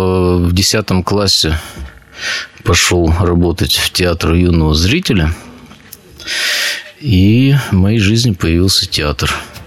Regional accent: Perm, Perm Krai, Russia; born there; Я родился в Перми, Коноваловские пашни, Садовый теперь.

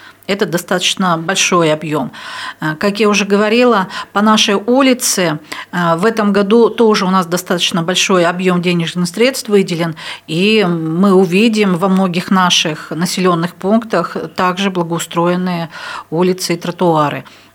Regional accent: Chaykovsky, Perm Krai, Russia; Я родом из Чайковского.

